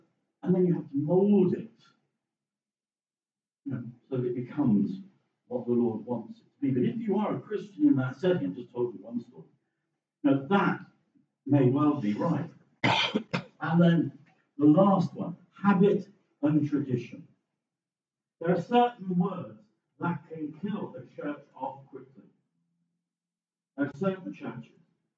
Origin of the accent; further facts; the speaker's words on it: England, United Kingdom; now in Wales; I'm an Englishman in Wales.